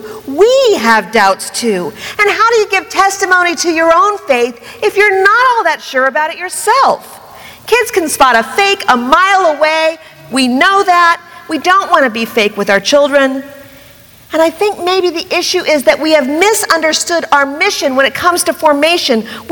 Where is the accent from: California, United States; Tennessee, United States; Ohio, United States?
Ohio, United States; Columbus; I grew up near Columbus, Ohio. It's the test market for every fast food chain there is.